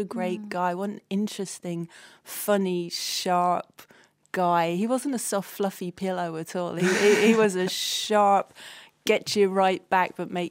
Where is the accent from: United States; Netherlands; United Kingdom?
United Kingdom; London; I grew up in London, but very much part of the London Irish community